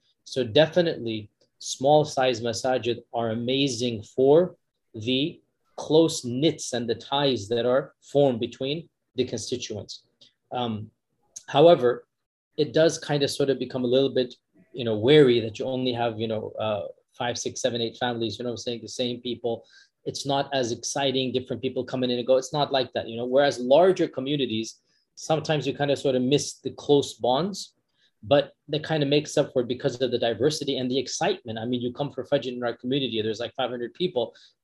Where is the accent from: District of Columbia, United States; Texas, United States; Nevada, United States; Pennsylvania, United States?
Texas, United States; Houston; now in Dallas, United States; So I was born in Houston, Texas. And the house I was born in is pretty much the same house I lived in on and off, you know, until, we moved here.